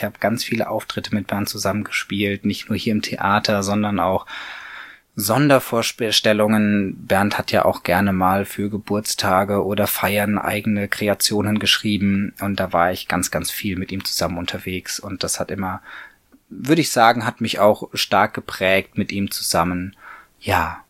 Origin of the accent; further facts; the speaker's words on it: Stockstadt, Bavaria, Germany; also born or lived in Aachen; aus Stockstadt, genau, bin hier aufgewachsen, war zwischendrin 10 Jahre in Aachen gewesen und wir sind vor 3 Jahren wieder nach Aschaffenburg gezogen.